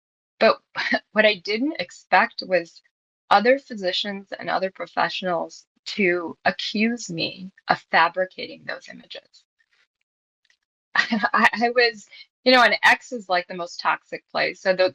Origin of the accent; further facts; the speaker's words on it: Chicago, Illinois, United States; born or raised there